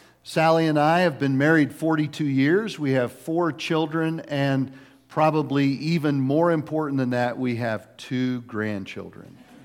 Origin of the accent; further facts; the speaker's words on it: Lafayette, Colorado, United States; also born or lived in Southern California; I was born in Southern California when I was about 8. My folks divorced, and Mom remarried and relocated to Lafayette, Colorado. If you don't know where that's at, it's East Boulder County, Colorado.